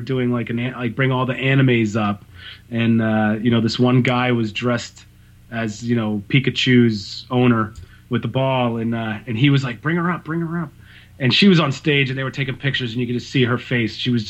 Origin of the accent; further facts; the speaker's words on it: Philadelphia, Pennsylvania, United States; I'm from Philadelphia.